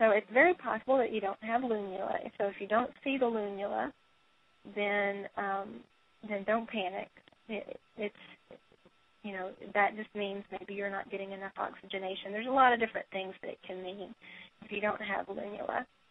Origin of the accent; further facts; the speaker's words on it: the South, United States; And even when I was young, a child, a teenager, I'm from the South, the rural South, and my doctors were all osteopaths.